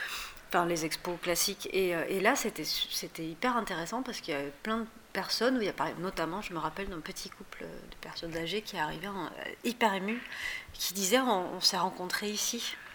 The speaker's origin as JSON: {"language": "French", "region": "Pyrenees", "country": "France", "said": "moi je viens des Pyrénées, donc j'ai un rapport très grandi dans la forêt, en fait."}